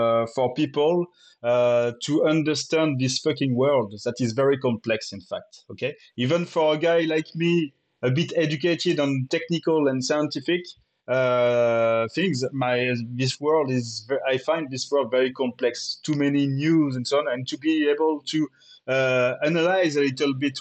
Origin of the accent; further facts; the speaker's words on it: France; accent: French; English is a second language; And also, sorry for my French accent during 1 hour.